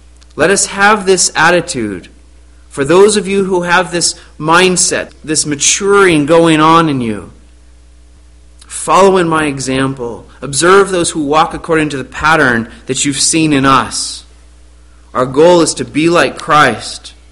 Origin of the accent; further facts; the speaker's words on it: Arizona, United States; I remember growing up in Arizona, taking our four-wheel drive truck off-road